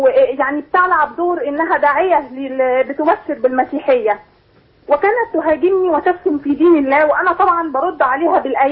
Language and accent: Arabic; Egypt; انا بنت مصريه مسلمه،